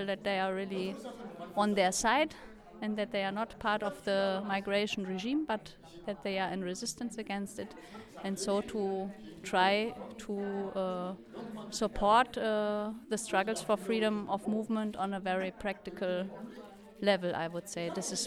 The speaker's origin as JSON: {"language": "English", "country": "Germany", "second_language": "English", "said": "Me, I'm coming from Germany"}